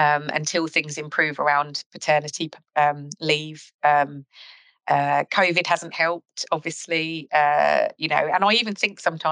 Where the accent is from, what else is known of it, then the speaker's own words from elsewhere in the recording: Clacton-on-Sea, East of England, United Kingdom; I'm from Clacton-on-Sea, so I'm Essex born and bred